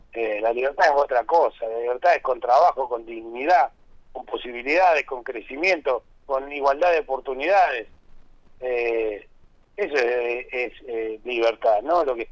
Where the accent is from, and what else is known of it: Argentina